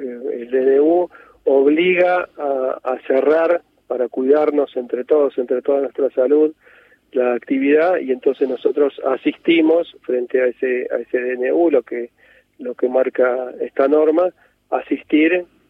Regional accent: Argentina; Te podría hablar como argentino

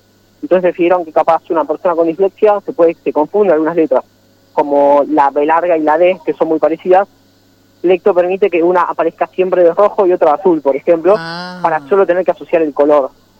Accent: Buenos Aires, Argentina; tengo 17 años, estoy en quinto año, ya estoy por terminar la secundaria. Soy de Buenos Aires, Argentina, acá en Capital, vivo en Villa Pueyrredón, que es un barrio de la ciudad. Fui al colegio en Belgrano.

